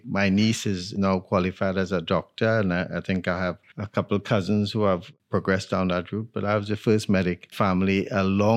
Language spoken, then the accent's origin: English; Trinidad & Tobago; moved away as an adult; also born or lived in Jamaica; now in United Kingdom; I'm from Trinidad in the Caribbean, and at the time, the only medical school was in Jamaica, so I went to Jamaica for 4 years, finished my undergraduate training in Trinidad, and then came to the UK to specialize in surgery.